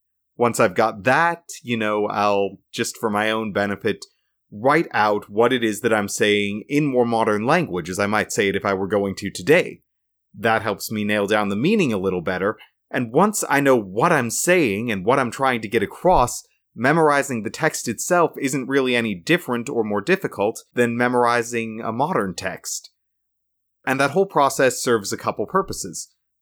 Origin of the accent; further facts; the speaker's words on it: Alaska, United States; moved away; I was born and raised in Alaska, but my family moved out this way to be closer to the larger branch of the family that lives in New England.